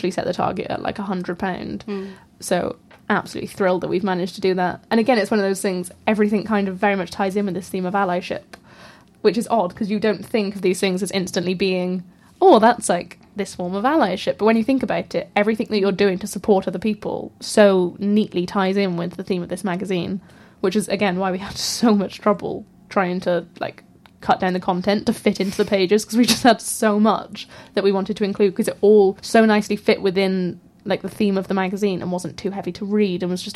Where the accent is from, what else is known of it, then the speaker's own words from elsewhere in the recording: Wales, United Kingdom; not just because I managed to give up drinking for an entire month as a student and as a Welsh person